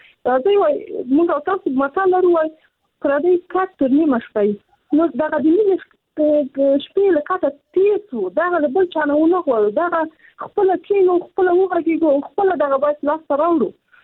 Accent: Afghanistan; زه خپله په افغانستان کې پیدا شوی، په افغانستان کې لویه سوم

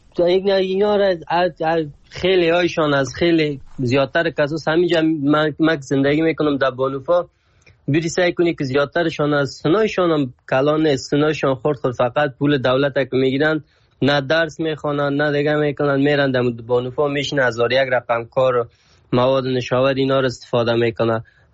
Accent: Afghanistan; از افغانستان هستم،

